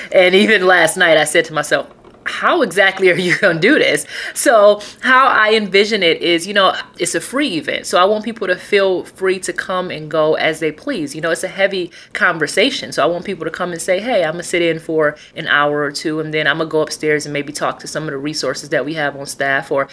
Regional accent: Detroit, Michigan, United States; one, I'm from Detroit, and I feel like community is important.

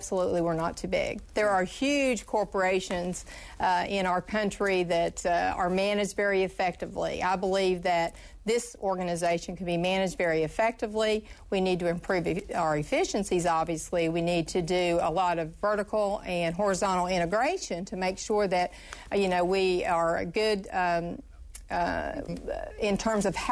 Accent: West Virginia, United States; I'm from West Virginia.

